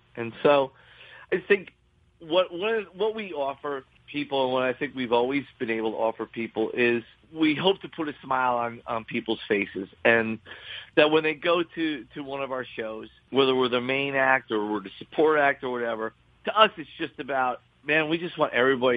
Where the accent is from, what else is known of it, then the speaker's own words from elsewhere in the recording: Sayreville, New Jersey, United States; I mean, literally, I was born in Sayreville. Born and raised in Sayreville. That's home for me.